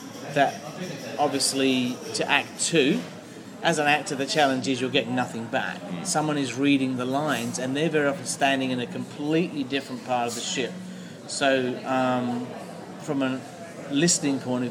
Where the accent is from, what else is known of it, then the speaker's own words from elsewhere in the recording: England, United Kingdom; also born or lived in West Country; born and raised in England, and having lived in the West Country, I've always been very fortunate with English accents.